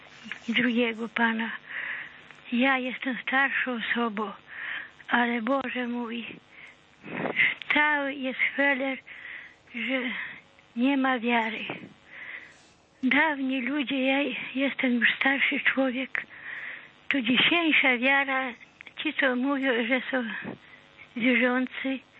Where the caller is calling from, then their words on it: Lublin Voivodeship, Poland; Ja z Lubelskiego